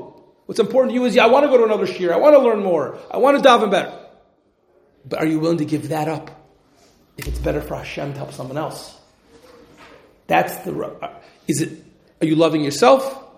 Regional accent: Cincinnati, Ohio, United States; I don't think I mentioned before, you know, when I'm growing up in Cincinnati, right?

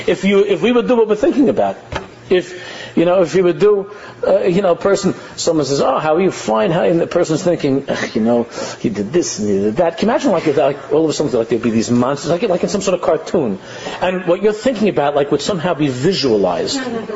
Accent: New York, United States; You know, I grew up in New York and as boys, we were very much into sports.

